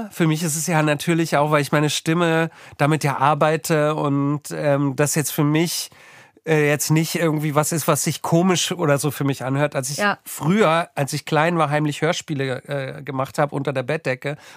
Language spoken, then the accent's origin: German; Berlin, Germany; als gebürtige Berlinerin